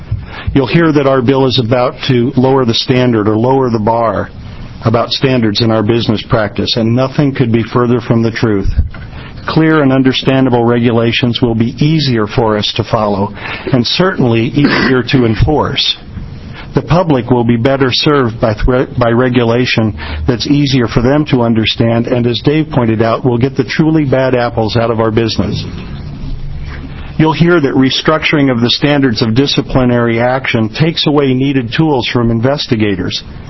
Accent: Ashland, Oregon, United States; I'm a broker from Ashland, Oregon.

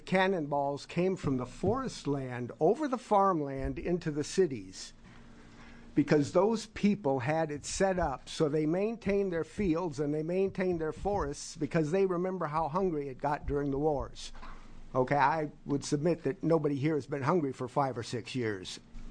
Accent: Chicago, Illinois, United States; I'm a first-generation farmer. I was born and raised in Chicago.

